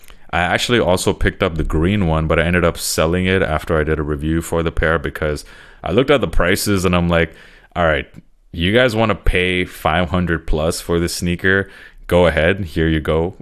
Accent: Toronto, Ontario, Canada; So of course you guys know I am from Toronto. That's where I grew up

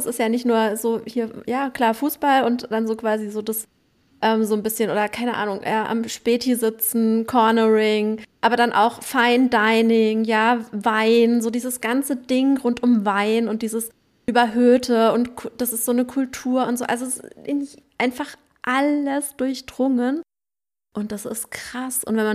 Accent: Baden-Württemberg, Germany; ich komme ja aus dem Weinanbaugebiet, aus der Ortenau. Ja, aus der Ortenau.

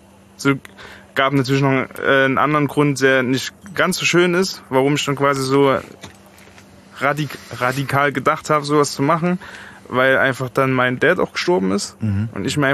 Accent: East Germany, Germany; now in Frankfurt, Germany; ich meine, ne, ich komme aus dem Osten, mhm, für mich waren die Preise einfach so unvorstellbar

